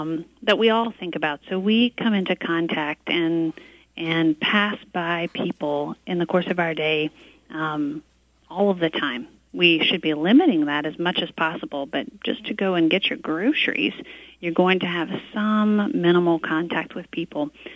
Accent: Mamou, Louisiana, United States; whether it's me going to Lafayette or Alexandria or my hometown of Mamou

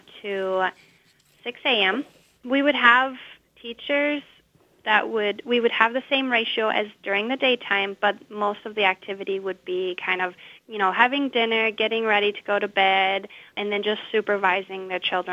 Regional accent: Thailand; So in my case, I didn't grow up in the U.S. or Finland. I grew up in Thailand. I don't have citizenship there, but that's where my childhood was.

